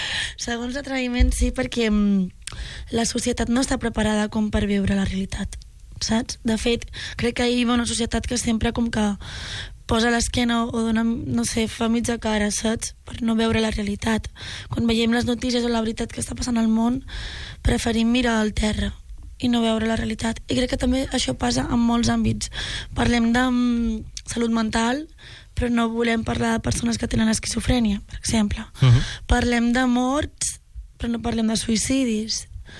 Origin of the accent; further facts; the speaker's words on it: Santa Coloma de Gramenet, Catalonia, Spain; Jo sóc una noia de Barcelona, de l'Extraradi de Barcelona, Santa Coloma de Gramenet, filla de migrants andalusos